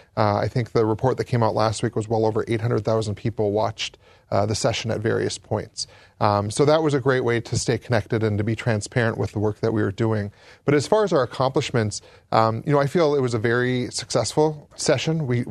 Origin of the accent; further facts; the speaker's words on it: Minot, North Dakota, United States; now in Fargo, United States; I grew up in Minot, but have called Fargo home for the last 21 years, started here at college